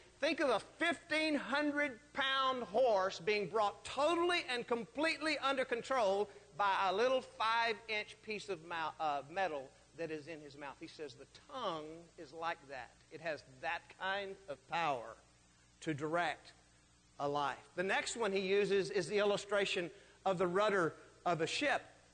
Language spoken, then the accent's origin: English; Texas, United States; Now, I'm not a big horse person, although I grew up in Texas.